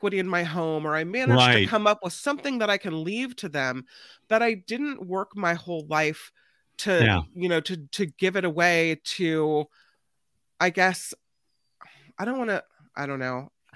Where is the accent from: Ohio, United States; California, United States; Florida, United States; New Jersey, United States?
California, United States; Well, Dora says the president just landed in my hometown in Santa Cruz County.